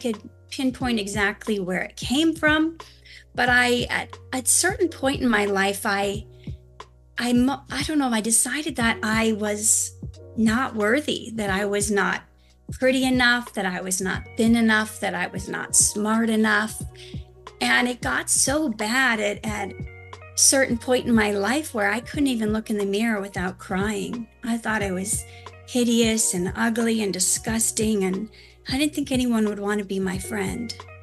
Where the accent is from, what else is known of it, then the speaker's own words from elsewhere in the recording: Minnesota, United States; now in Los Angeles, United States; Originally, I'm from Minnesota, but I've been living in Los Angeles for more than 20 years now.